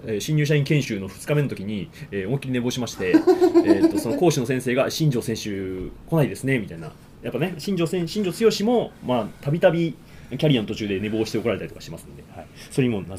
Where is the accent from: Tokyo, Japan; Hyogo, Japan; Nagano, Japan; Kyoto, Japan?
Hyogo, Japan; 僕、兵庫県出身なんで、阪神の本拠地じゃないですか、